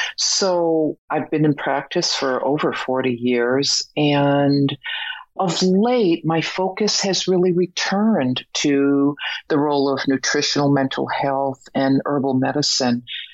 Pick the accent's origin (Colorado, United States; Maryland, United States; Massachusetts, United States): Massachusetts, United States; Boston; moved away as an adult; also born or lived in Mexico; Well, I'm originally from Boston. And however, at the tender age of 20, I was so lucky to hop on a bus and end up in the jungle of Mexico 5 days later.